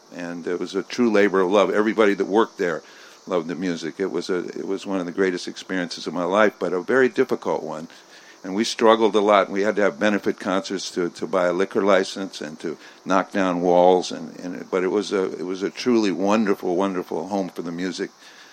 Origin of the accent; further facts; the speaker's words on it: Columbus, Ohio, United States; also born or lived in Lincoln, Nebraska; I was born in Lincoln, Nebraska, but I grew up in, and my dad was on the GI Bill, and I grew up in Columbus, Ohio.